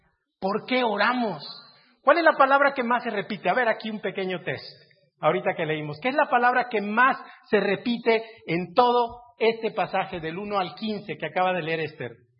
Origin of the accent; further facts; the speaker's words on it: Mexico; ¿Y tú de dónde eres? Yo, pues, soy mexicano.